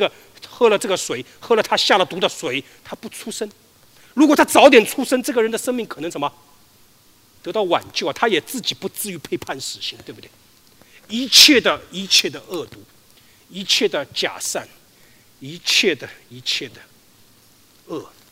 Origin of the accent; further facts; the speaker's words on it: Shanghai, China; 因为这是我的故乡嘛，上海发生的事情嘛